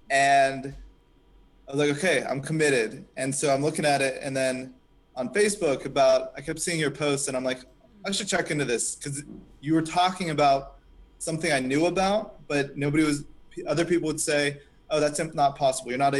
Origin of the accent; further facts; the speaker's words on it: Pennsylvania, United States; now in Newport News, United States; So, from Pennsylvania, now, and moved down to Newport News, Virginia, and it's like decided to open the studio.